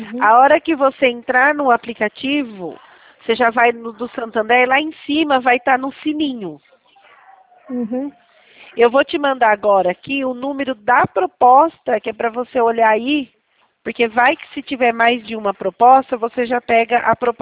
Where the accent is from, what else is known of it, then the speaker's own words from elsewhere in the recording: Itatiba, São Paulo, Brazil; eu sou daqui de Itatiba, interior de São Paulo